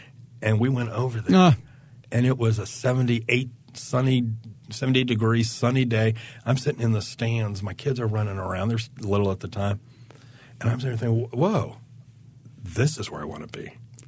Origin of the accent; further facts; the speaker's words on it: Indiana, United States; I'm from Indiana, and I grew up in the Midwest, and I love the Midwest.